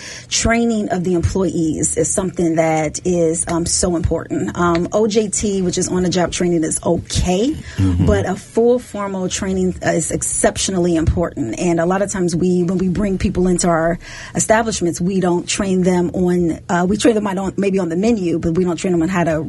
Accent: Chicago, Illinois, United States; I'm originally from Chicago, and when I finished at Florida A&M, FAMU, shout out, D.C. chapter, I decided, and yes, I did.

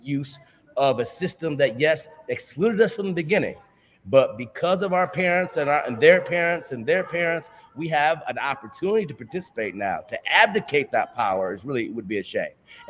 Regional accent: Midwest, United States; I'm a black man. I'm a gay man. I'm a middle-class educator. I'm someone from the Midwest.

